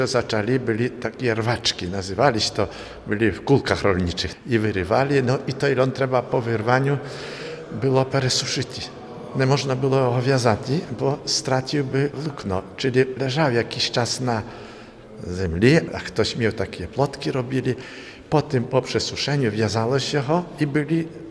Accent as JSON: {"language": "Polish", "town": "Nowokornia", "region": "Podlaskie Voivodeship", "country": "Poland", "said": "Taki najbliżej tutaj mojej wioski, Nowokornia, to był skup w Czyżach."}